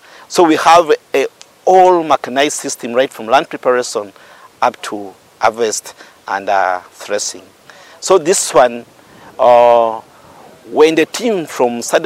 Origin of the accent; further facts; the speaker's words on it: Uganda; I come from Uganda.